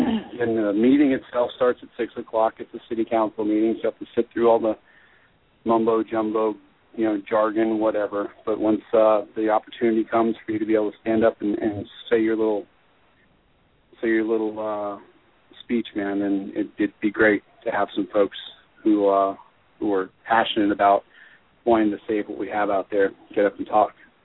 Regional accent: Florida, United States; I grew up here in Brevard County. It's a piece of who we are.

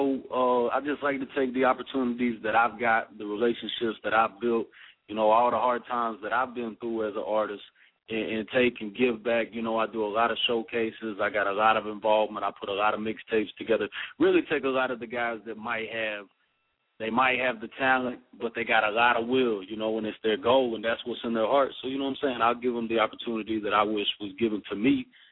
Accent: Atlanta, Georgia, United States; also born or lived in North Carolina; Yeah. Actually, the north side of Atlanta, you know, born and raised. You know, been moved around a little bit. I spent about 4 years out of North Carolina, but yeah, right here, Georgia, born and raised.

